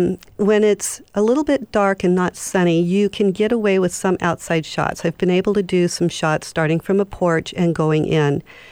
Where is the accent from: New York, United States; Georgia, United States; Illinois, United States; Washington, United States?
Washington, United States; Seattle; And I grew up in Seattle, so it's really great to go see all the different aspects and history and everything that's in the different neighborhoods.